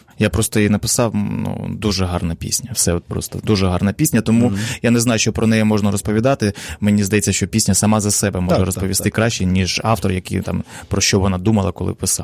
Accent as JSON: {"language": "Ukrainian", "region": "Donetsk Oblast", "country": "Ukraine", "tie": "born or raised there", "second_language": "Ukrainian", "said": "я сам родом з Донеччини, там здебільшого люди спілкуються російською мовою. І до цього я спілкувався російською."}